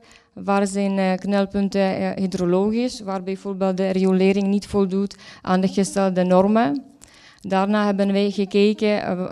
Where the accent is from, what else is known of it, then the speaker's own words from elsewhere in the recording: Czechia; Dutch is a second language; now in Netherlands; Ik kom uit Tsjechië en ik heb daar waterbouwkunde gestudeerd.